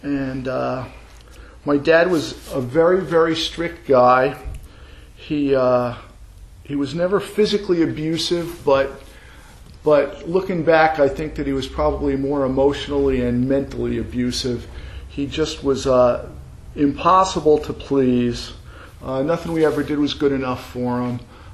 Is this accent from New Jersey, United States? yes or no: yes; New Jersey, United States; I grew up in New Jersey. I'm the oldest of four kids.